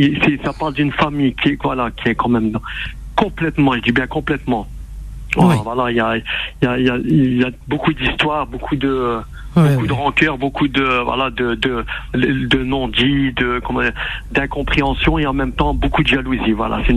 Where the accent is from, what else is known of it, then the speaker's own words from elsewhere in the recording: Hauts-de-France, France; accent: Nord accent; moved away; Moi, je suis originaire du Nord.